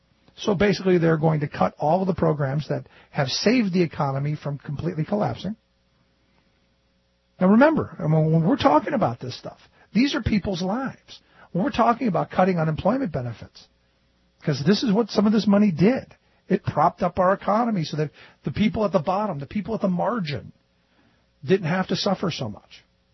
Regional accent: Cleveland, Ohio, United States; I remember growing up in the Catholic Church, and we always knew that there were a couple of interesting priests around. Where I went to church, it was one of the poorest dioceses in the city of Cleveland.

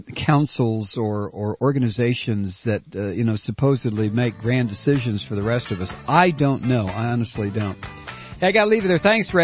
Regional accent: Texas, United States; I remember growing up in South Texas and being called a wetback

